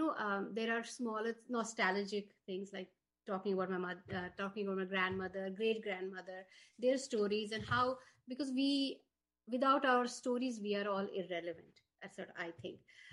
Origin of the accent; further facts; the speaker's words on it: Jammu and Kashmir, India; now in Boston, United States; I'm a Kashmiri, I'm also a Marathi because I'm married to one, and I'm a Bostonian also.